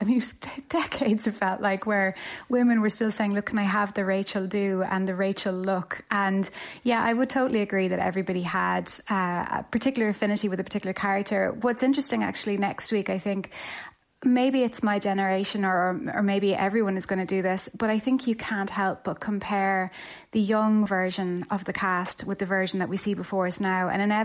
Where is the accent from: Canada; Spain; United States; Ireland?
Ireland; Skibbereen, Munster; I was interviewed as part of that podcast because I'm from Skibbereen